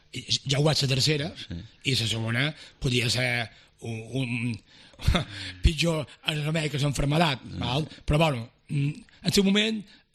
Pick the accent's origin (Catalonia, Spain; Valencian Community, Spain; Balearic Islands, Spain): Balearic Islands, Spain; Es Mercadal; soc president del Mercadal, que jo és el meu club, és el meu poble